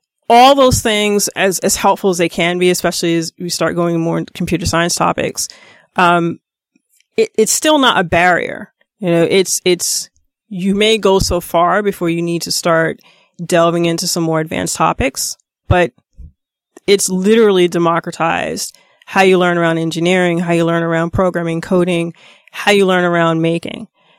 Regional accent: New York, United States; I'm a New Yorker, right? So I commute by bus and train. I live in Queens.

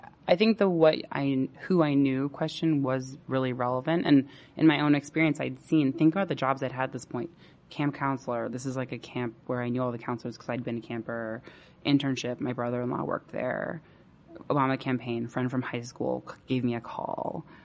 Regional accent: California, United States; I mean, I grew up in the Bay Area, but I'd never lived in San Francisco proper.

